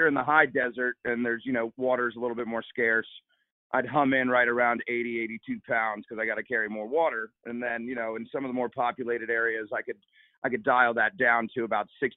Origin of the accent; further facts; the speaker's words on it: Honolulu, Hawaii, United States; born there; I was a Navy brat, right? And I was born in Hawaii, in Honolulu. Moved all over the world.